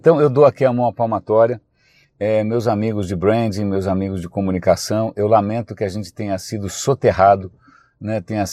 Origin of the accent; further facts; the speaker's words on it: São Paulo, Brazil; eu cresci aqui no centro de São Paulo, eu cresci aqui na Praça da República, na Avenida São Luís, aqui na Rua Boa Vista.